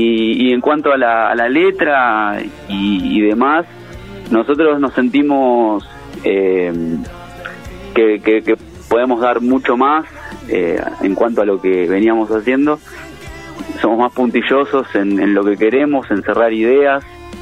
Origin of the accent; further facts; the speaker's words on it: Buenos Aires, Argentina; Somos de Buenos Aires.